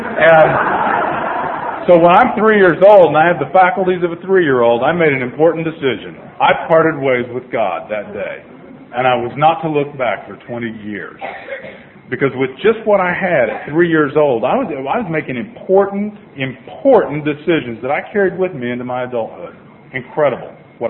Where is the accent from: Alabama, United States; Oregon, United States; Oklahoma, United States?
Oklahoma, United States; Tulsa; I grew up in Tulsa, Oklahoma. I'm from the right side of town.